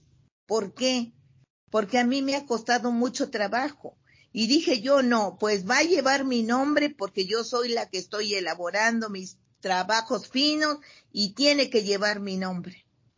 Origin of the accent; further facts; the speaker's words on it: Heroica Villa de San Antonino Castillo Velasco, Oaxaca, Mexico; Soy de Heroica Villa de San Antonino Castillo Velasco.